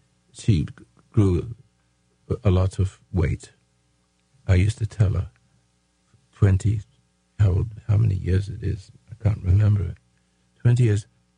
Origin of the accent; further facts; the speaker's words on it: Houston, Texas, United States; now in California, United States; I came from Houston, and with my four kids, and then the fifth kid was born in California.